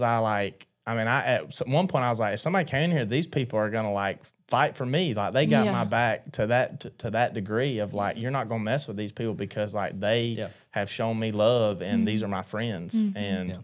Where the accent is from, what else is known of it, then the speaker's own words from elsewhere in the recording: Georgia, United States; like, "Oh, you're boy. From Georgia." And I'm like, "How do you know that?"